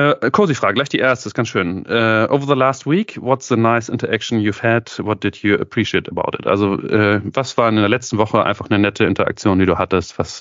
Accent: Hamburg, Germany; ich komme aus Hamburg.

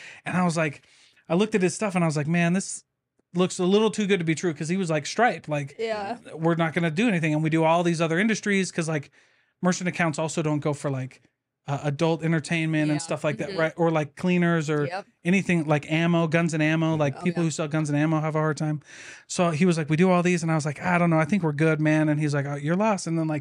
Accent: Iowa, United States; I'm from Iowa where they didn't trust you if you didn't swear.

